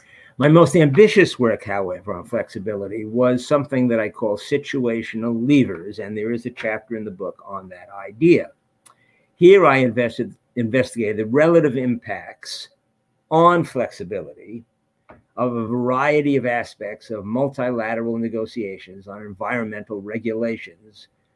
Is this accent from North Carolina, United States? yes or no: no; New York City, New York, United States; I grew up in New York City, and there's a lot of bad things going on where I grew up in New York City.